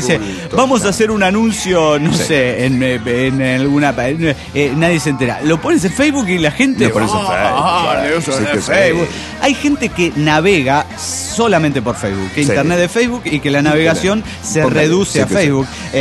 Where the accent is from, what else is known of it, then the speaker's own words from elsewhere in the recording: Orizaba, Veracruz, Mexico; de Orizaba, México.